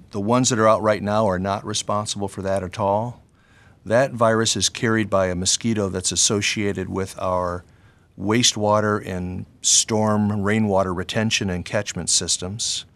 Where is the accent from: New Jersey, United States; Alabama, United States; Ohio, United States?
Ohio, United States; I collected an Io moth under a streetlight in my hometown in Ohio when I was 12, and that got me hooked.